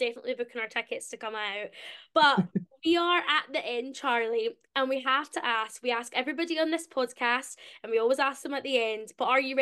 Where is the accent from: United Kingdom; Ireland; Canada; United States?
United Kingdom; because I bet people will just think that everyone loves the Rose and Crown food if we're British.